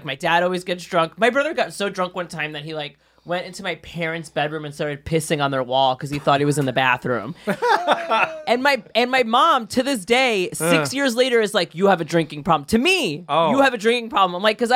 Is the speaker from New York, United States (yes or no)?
yes; Brooklyn, New York, United States; Brooklyn, Bay Ridge.